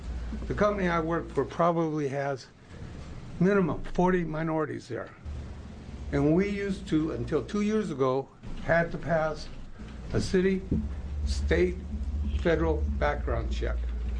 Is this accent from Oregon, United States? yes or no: yes; Portland, Oregon, United States; I'm from Portland, Oregon.